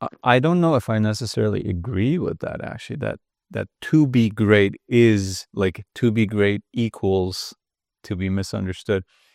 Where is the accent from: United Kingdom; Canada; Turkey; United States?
Turkey; because I grew up in Turkey, and there it's very similar to how it is in Japan